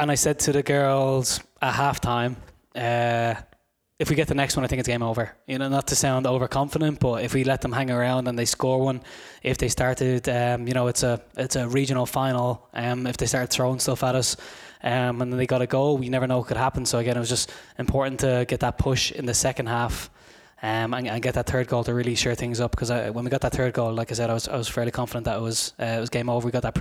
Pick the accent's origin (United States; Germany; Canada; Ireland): Ireland; I'm actually from Ireland, not from Scotland.